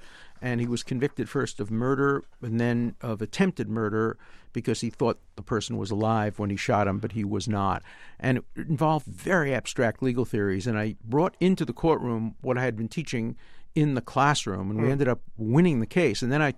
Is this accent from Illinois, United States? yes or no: no; New York, United States; I grew up in Brooklyn.